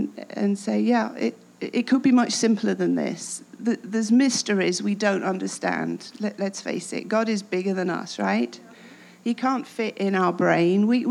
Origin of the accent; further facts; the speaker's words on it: England, United Kingdom; I felt really embarrassed being English.